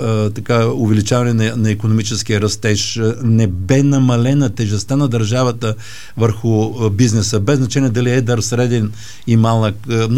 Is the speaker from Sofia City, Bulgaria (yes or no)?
no; Ruse, Ruse Province, Bulgaria; понеже аз съм от Руса